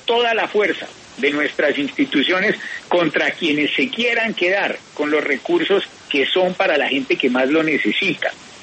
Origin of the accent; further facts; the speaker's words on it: Pereira, Risaralda, Colombia; sino porque no había acceso al esquema de salud en Pereira, mi tierra.